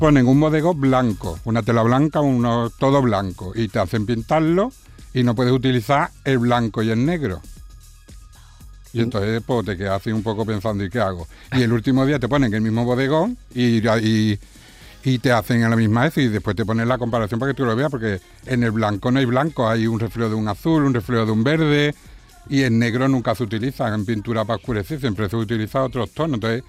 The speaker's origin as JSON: {"language": "Spanish", "town": "Bollullos Par del Condado", "region": "Andalusia", "country": "Spain", "said": "Yo soy de Bollullos, Paz del Condado, Huelva."}